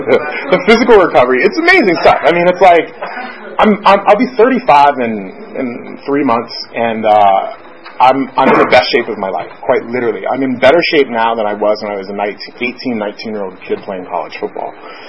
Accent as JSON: {"language": "English", "region": "Florida", "country": "United States", "tie": "born or raised there", "said": "And I grew up in South Florida. Like, I had a pool ever since I was, I think, 5 years old."}